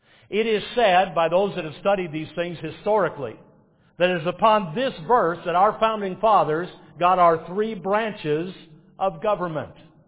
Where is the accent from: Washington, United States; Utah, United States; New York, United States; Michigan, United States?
Michigan, United States; Detroit; My hometown, don't boo, all right? My hometown of Detroit.